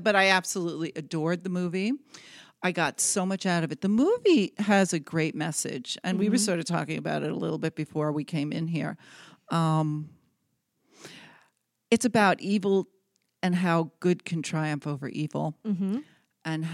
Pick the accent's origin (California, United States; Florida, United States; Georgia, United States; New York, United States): New York, United States; This was in New York. I am a New Yorker. Good. I have my New York sweatshirt on, actually, today. Yeah, so I grew up in New York, and this was almost in Queens. So the border of Long Island and Queens.